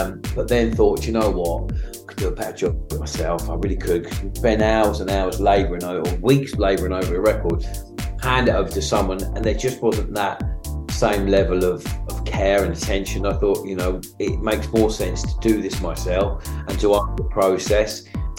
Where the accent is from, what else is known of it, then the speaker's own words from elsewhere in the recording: Maidstone, South East England, United Kingdom; I grew up in Maidstone in Kent. Mm-hmm. When I grew up, it was in the 80s